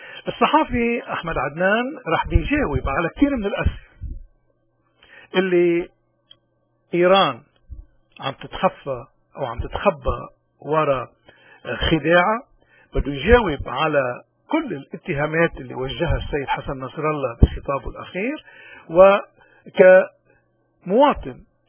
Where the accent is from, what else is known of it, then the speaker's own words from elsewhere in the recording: Lebanon; moved away; نحن كلبنانيين مغتربين نؤمن بشرعة حقوق الإنسان ودائما بالمبدأ ضد الإعدام وين ما كان